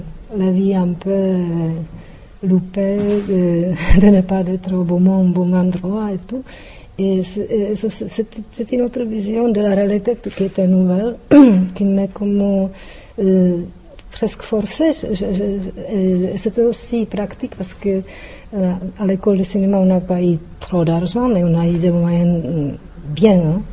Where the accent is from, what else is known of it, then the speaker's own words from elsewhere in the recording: Czechia; French is a second language; now in Buenos Aires, Argentina; je suis tchèque, je le dis, dès que je vis à Buenos Aires